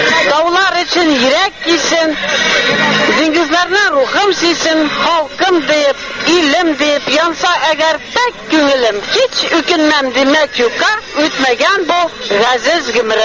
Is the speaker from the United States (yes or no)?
no; Karaganda Region, Kazakhstan; Мин Казахстанда үстем. Каргандинская область Казахстанда. Инде 15 ел торам Газпрода. Әтиләрем Сталинград яктан. Әнием Пемза ягыннан. Так что раскулаченный балалар иде.